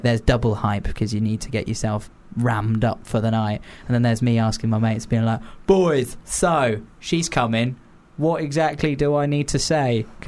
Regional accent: South West England, United Kingdom; because I come from Devon

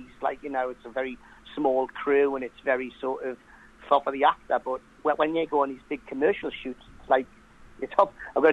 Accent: North East England, United Kingdom; I went, well, you know, I am a Geordie, you know.

